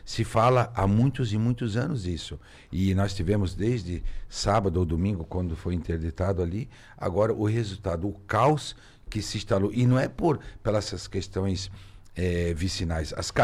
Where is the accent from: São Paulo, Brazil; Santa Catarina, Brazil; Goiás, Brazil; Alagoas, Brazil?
Santa Catarina, Brazil; José Boiteux; born there; Uma, José Boté, onde eu nasci